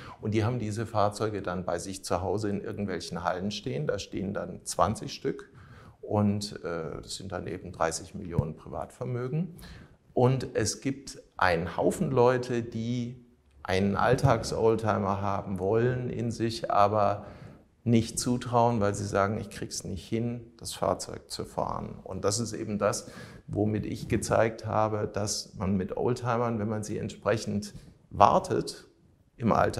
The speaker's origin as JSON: {"language": "German", "town": "Heidelberg", "region": "Baden-Württemberg", "country": "Germany", "tie": "born there", "said": "ich bin ursprünglich gebürtiger Heidelberger, da habe ich auch schon ein großes Netzwerk."}